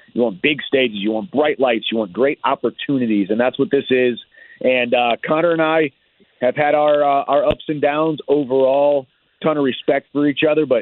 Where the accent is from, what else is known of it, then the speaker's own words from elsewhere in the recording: St. Louis, Missouri, United States; now in Nashville, United States; I'm from St. Louis, so I was always a St. Louis Rams fan, and then the same year that we lost the Rams to LA, I moved to Nashville, Tennessee.